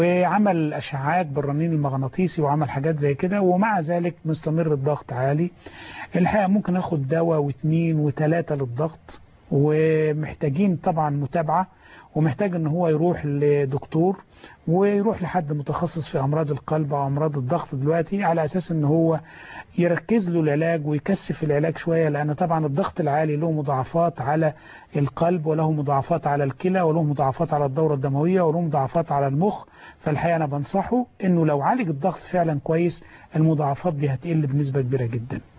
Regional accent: Egypt; زي ما احنا بنعمل عندنا في مصر هنا

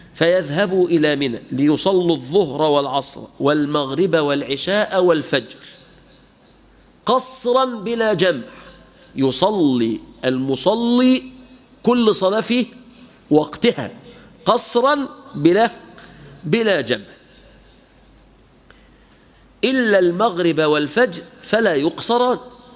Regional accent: Egypt; احنا كمصريين

